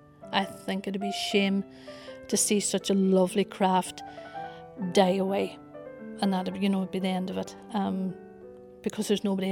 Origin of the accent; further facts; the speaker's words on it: Killybegs, Ulster, Ireland; I'm from Killybegs, and I have lived in Killybegs all my life